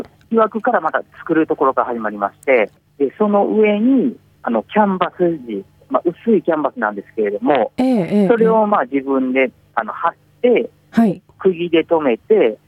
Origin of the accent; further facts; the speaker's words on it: Kyoto, Japan; 地元が京都なもので、京都の地元に帰るときに